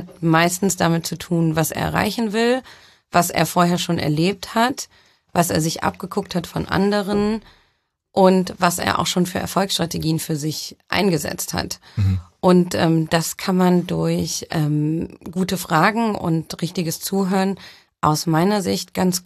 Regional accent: Düsseldorf, North Rhine-Westphalia, Germany; born there; also born or lived in Brazil; Also ich komme gebürtig aus Düsseldorf, bin aber auch in Brasilien aufgewachsen. Das heißt, ich bin ein Weltbürger.

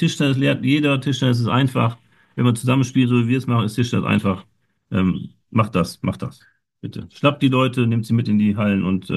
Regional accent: Nordhorn, Lower Saxony, Germany; stehe ich dreimal im Goldenen Buch der Stadt Nordhorn, hier in meiner Heimatstadt

